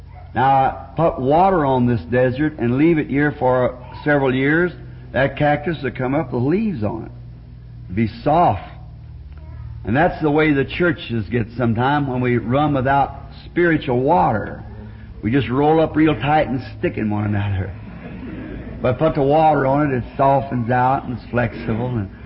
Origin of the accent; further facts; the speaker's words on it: Ireland; And I was there as an Irishman.